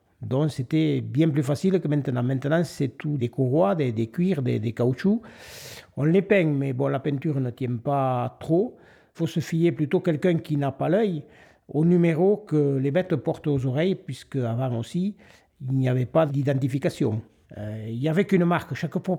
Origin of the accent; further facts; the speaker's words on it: Aston, Occitanie, France; born there; je suis né à Aston il y a 68 ans.